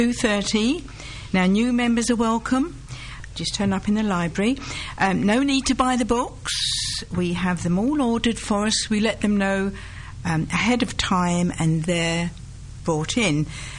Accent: Dagenham, London, United Kingdom; We're both from Dagenham, you see. Lots of journos came from Dagenham.

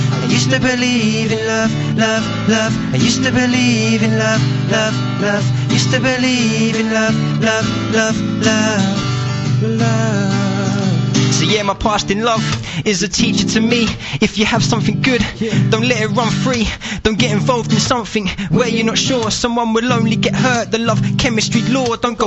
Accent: Southend, East of England, United Kingdom; we're both from Southend, so we're trying to start there first

